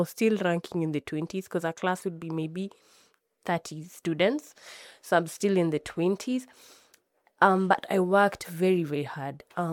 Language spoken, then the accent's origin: English; Nairobi, Kenya; also born or lived in Kitale; I grew up in Kitale and in Nairobi. So when I was like 1 to maybe 5, I was in Kitale. I schooled in Kitale a little bit before moving to Nairobi, where then I continued my school.